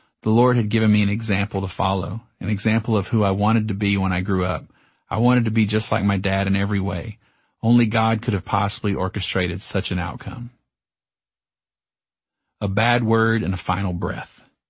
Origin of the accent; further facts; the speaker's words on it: Texas, United States; I know the proper phrase is curse words, but hey, I'm from Texas, remember? We say cuss.